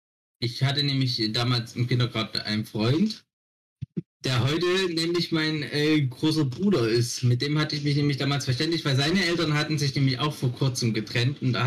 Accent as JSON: {"language": "German", "town": "Zwenkau", "region": "Saxony", "country": "Germany", "tie": "born there", "said": "also ich bin in Zwenkau geboren."}